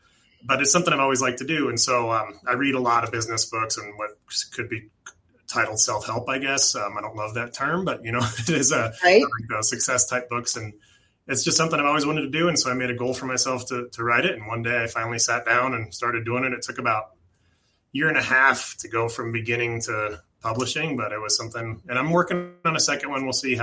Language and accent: English; Littleton, Colorado, United States; also born or lived in Virginia; So I was born in Virginia, but I moved when I was two. So I don't remember a whole lot about it. I lived in Littleton and then Centennial. Well, it used to be Aurora.